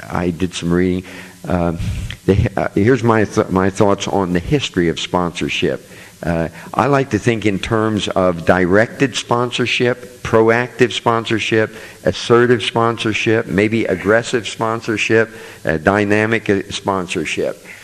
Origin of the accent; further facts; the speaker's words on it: Daytona Beach, Florida, United States; I'm from Daytona Beach, Florida. And I have a sober date in spite of living in Daytona Beach, Florida.